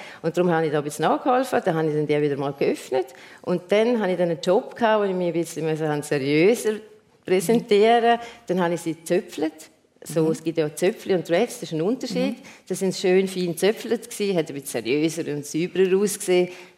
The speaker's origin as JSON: {"language": "German", "town": "Domat/Ems", "region": "Graubünden", "country": "Switzerland", "tie": "born or raised there", "said": "Also das war so, ich bin in Domedems aufgewachsen."}